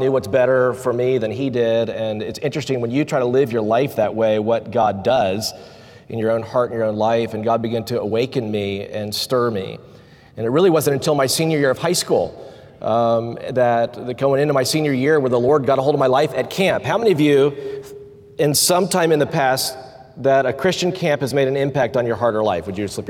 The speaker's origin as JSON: {"language": "English", "town": "Simpsonville", "region": "South Carolina", "country": "United States", "tie": "born or raised there", "said": "I think about this area, and I grew up in Simpsonville, South Carolina, Greenville area"}